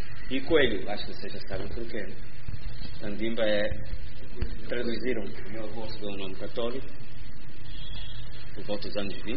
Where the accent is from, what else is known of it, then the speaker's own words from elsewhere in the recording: Angola; also born or lived in Portugal; eu nasci em Portugal, não é tão fácil assim mudar. Eu nasci quando meu pai estava a finalizar os estudos universitários, e com um ano a família voltou para Angola.